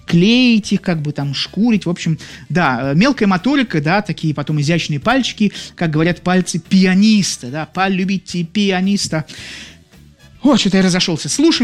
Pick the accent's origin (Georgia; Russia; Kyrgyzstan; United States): Russia; Saint Petersburg; я тоже из Петербурга